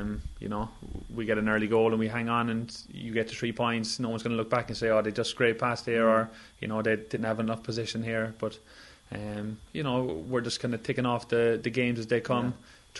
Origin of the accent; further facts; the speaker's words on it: Cork, Munster, Ireland; You know, we're well used to travelling at this stage. We're from Cork. We travel every second week, like, you know.